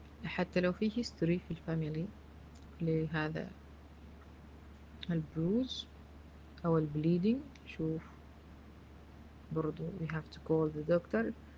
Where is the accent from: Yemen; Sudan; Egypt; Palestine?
Sudan; نسموه داء السعر أو السعار عندنا في السودان.